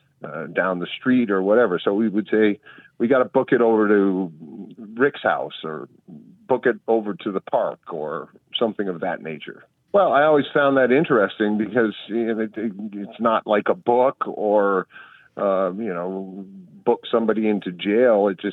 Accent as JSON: {"language": "English", "region": "Vermont", "country": "United States", "tie": "born or raised there", "said": "I'm calling from Vermont. What's on your mind today? What are you thinking about? Well, you know, when I was growing up in Vermont, central Vermont, we had a term we would say, book it"}